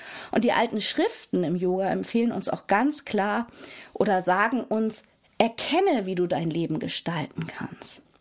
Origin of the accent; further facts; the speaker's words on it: Hamburg, Germany; Ich lebe wieder in meiner Heimatstadt Hamburg.